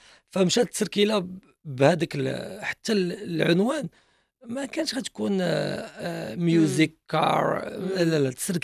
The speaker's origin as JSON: {"language": "Arabic", "country": "Morocco", "accent": "Moroccan Darija", "said": "بدارجتنا المغربية"}